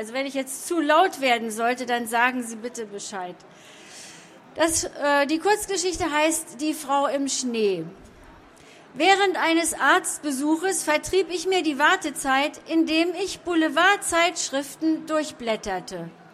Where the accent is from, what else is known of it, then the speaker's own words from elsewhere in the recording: Harz, Germany; Der Harz ist meine Heimat.